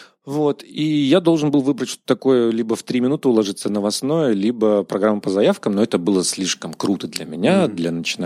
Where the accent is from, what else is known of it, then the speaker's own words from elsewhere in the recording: Siberia, Russia; now in Petrozavodsk, Russia; Ну, это было где-то на 3-м году моей жизни в Петрозаводске. Я, приехав из Сибири, не услышал этот говор и не перенял его, несмотря на то, что общался со всеми карелами.